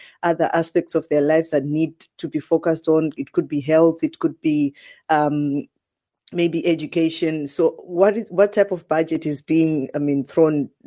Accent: Zimbabwe; I'm actually from Zimbabwe

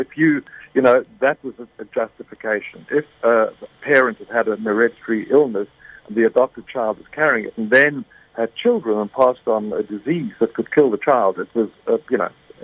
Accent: KwaZulu-Natal, South Africa; When I grew up in Natal, you know, a little boy in the last outpost, being very anti-Afrikaans. And when I find my ancestry, I find I'm about 70% Afrikaans.

